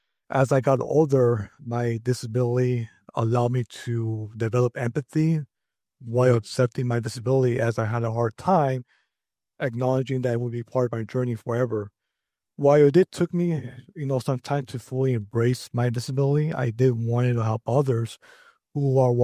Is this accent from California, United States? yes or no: yes; California, United States; the wildfires here in my home state of California